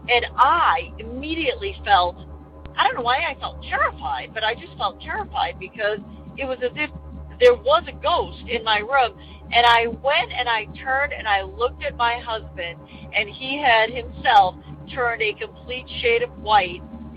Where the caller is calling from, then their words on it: Richmond, Virginia, United States; I'm calling from Richmond, Virginia.